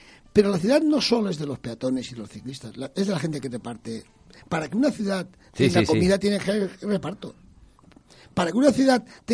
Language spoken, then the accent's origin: Spanish; Chirivella, Valencian Community, Spain; yo soy de Chirivella y mi padre, yo he ido al campo toda mi vida, hasta los 20 años.